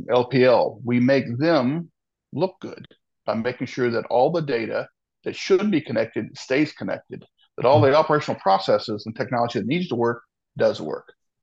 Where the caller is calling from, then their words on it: New York City, New York, United States; I'm calling in from our offices at 55 Broadway in Lower Manhattan.